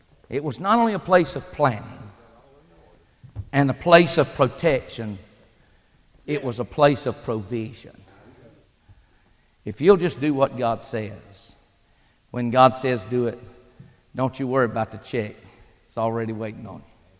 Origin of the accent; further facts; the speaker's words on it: Dillon, South Carolina, United States; Now, I might be from South Carolina, but you ain't deducting 50 points from my IQ just because I was born in Dillon.